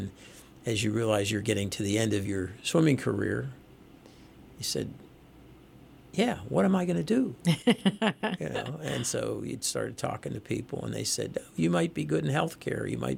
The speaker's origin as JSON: {"language": "English", "town": "McKeesport", "region": "Pennsylvania", "country": "United States", "tie": "born there", "said": "If you say, I was born in a small town called McKeesport."}